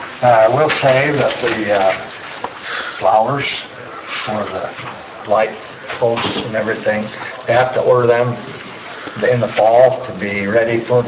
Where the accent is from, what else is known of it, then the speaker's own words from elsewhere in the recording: Salem, Utah, United States; also born or lived in Spanish Fork; And I come from Utah County 35 years ago. And when I grew up in Salem, my pheasant hunting ground, I actually grew up in Spanish and moved to Salem